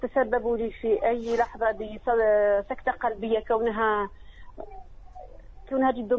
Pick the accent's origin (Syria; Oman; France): France; من فرنسا، عمري 32 سنة.